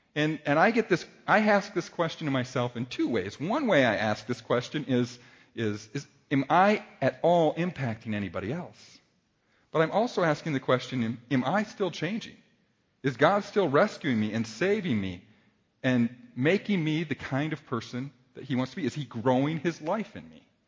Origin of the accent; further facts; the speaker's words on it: Minnesota, United States; now in Iowa, United States; just because I'm from Iowa. I grew up in the Twin Cities.